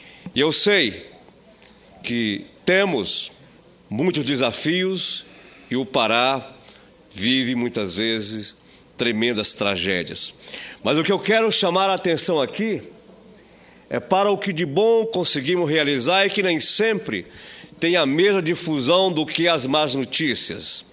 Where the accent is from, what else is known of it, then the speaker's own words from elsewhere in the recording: Pedra Branca, Ceará, Brazil; moved away as an adult; now in Abaetetuba, Brazil; sou cearense de origem, de Pedra Branca